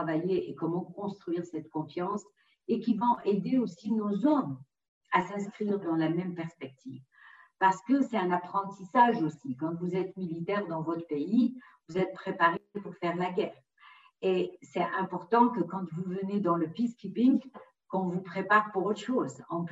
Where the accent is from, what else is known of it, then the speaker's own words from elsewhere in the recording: Algeria; Je suis algérien